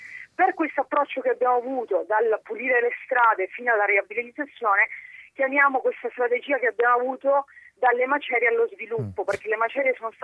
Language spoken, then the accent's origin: Italian; Calabria, Italy; Ma lo dico anche per il meridione, per la mia terra, per la Calabria.